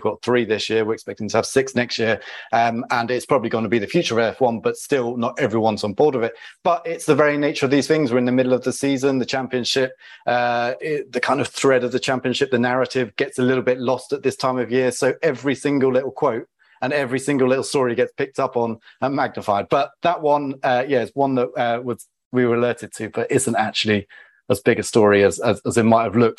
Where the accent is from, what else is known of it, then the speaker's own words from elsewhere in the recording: United Kingdom; And, yeah, as a British person, I just can't really cope with that.